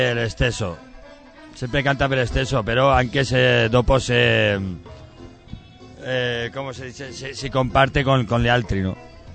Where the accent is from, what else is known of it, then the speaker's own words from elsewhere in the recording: Pamplona, Navarre, Spain; Italian is a second language; ho collaborato con altri artisti del mio paese di Pamplona